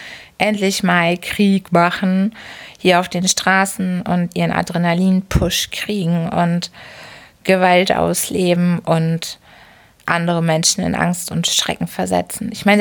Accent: Hamburg, Germany; als Hamburgerin

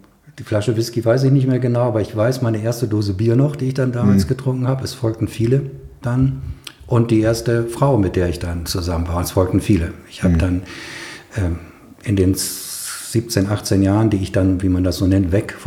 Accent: Essen, North Rhine-Westphalia, Germany; ich komme eigentlich aus Essen, aus dem Ruhrgebiet.

